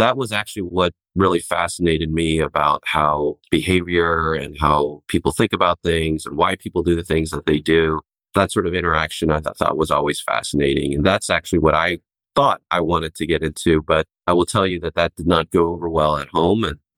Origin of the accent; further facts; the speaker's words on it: Ohio, United States; So first of all, I grew up in Ohio, right? So in kind of heart of the Midwest, my father's Chinese heritage and my mother's Korean.